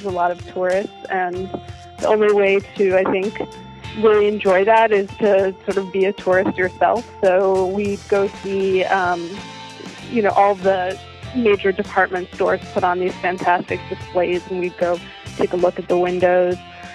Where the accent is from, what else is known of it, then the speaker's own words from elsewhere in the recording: New York City, New York, United States; now in Philadelphia, United States; I'm the editor of Next American City magazine. I grew up in New York City and lived there for most of my life before moving to Philadelphia.